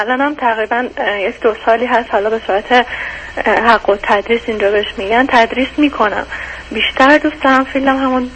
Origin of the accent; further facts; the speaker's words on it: Shiraz, Fars, Iran; تهران نیستیم. بس من اون 2 سال هم بعد از ازدواجم دور بودم و واقعا اذیت شدم، ترجیح میدم توی شهر خودمون باشه. شیراز هستیم.